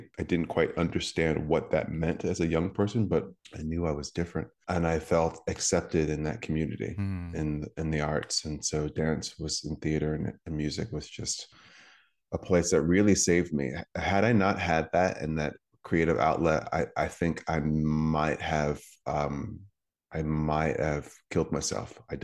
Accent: Connecticut, United States; My early life, I grew up in Connecticut and I come from a small family, a small immediate family.

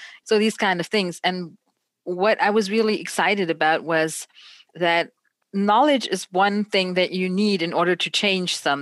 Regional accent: Germany; I grew up in Germany

